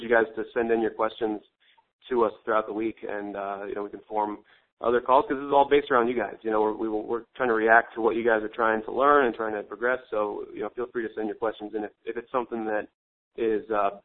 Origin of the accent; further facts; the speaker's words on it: Nebraska, United States; so I grew up in Nebraska, so college football is big.